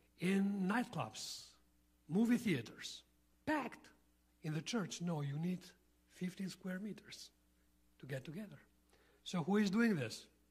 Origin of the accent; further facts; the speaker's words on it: Korçë, Korçë County, Albania; moved away as an adult; now in Athens, Greece; So we are both Albanian Americans, born and raised in Korçë, Albania. And we have been serving in Greece, in Athens, since 1996 with the church.